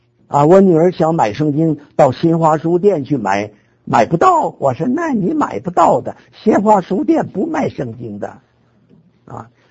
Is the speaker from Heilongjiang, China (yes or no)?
no; Beijing, China; 我说我也是北京的。哎，这样不套近乎就老乡了吗？我也是北京的。